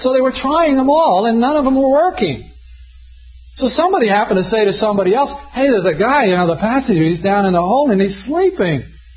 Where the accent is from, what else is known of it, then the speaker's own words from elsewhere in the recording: Philadelphia, Pennsylvania, United States; Went to Philadelphia College of the Bible, got an apartment house that had the window overlooking the very street that I was raised on.